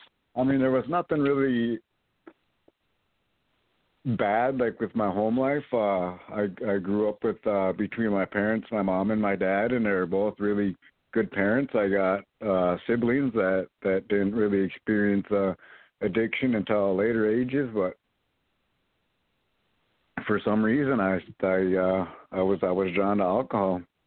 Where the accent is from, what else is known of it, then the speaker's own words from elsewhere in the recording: Minnesota, United States; I'm from Mille Lacs Lake Reservation, Mille Lacs Band of Ojibwe Reservation. I grew up on the south end there on the big lake of Mille Lacs, right on the reservation there.